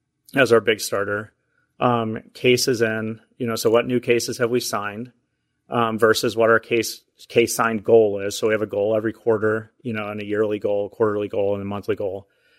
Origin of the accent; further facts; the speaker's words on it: Ohio, United States; I grew up in Ohio, pretty close to where John, you know, not too far from where he's at in Michigan.